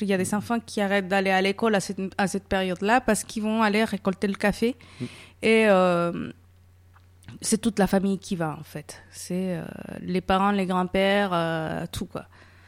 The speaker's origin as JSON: {"language": "French", "country": "Mexico", "second_language": "French", "lives_now": "France", "said": "Oui, moi je viens du Mexique, donc comme vous savez, du sud du Mexique, où c'est aussi une région où on produit beaucoup de café."}